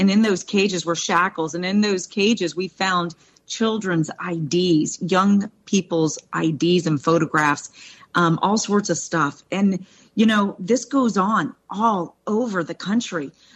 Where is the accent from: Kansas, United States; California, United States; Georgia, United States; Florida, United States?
Florida, United States; I was born and bred in Florida, but my daddy's from Kentucky